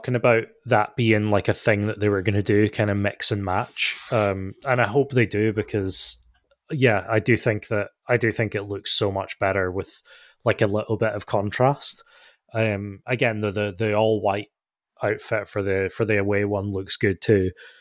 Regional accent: United Kingdom; It's the thing that I find odd as a British fan is the fact that they don't bother trying to make a new one every year.

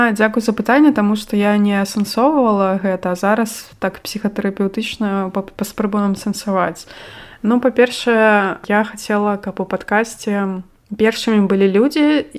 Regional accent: Gomel, Gomel Region, Belarus; і я сам з Гомеля

